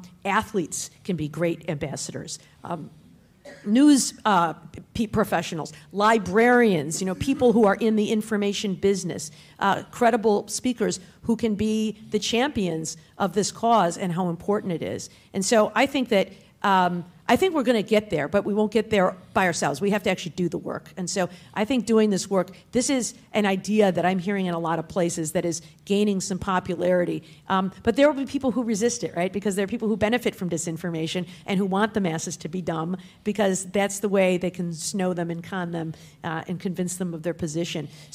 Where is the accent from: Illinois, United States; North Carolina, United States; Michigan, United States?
Michigan, United States; But I know in my home state of Michigan, for example, Jocelyn Benson